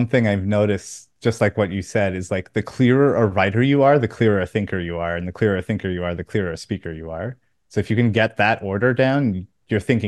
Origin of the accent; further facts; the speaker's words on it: Fredericton, New Brunswick, Canada; moved away; And for me, I'm from a tiny town called Fredericton, New Brunswick, in Eastern Canada that has absolutely nobody living in it. And I'm probably the only person to ever leave.